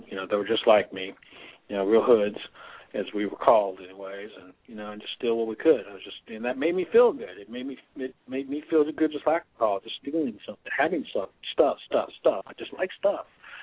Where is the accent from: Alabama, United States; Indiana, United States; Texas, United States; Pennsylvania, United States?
Texas, United States; Dallas; also born or lived in New York; I was born in New York, and I lived there for quite a while. My parents divorced when I was really, really young, probably like 3, and I lived with my mother in Dallas.